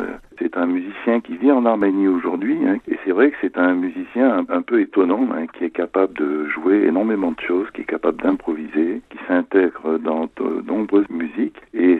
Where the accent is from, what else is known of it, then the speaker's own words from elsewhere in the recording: France; mes parents sont arrivés après le génocide en France. Et moi, je suis né en France, j'ai fait mes études ici, etc. Mais je me suis toujours senti arménien.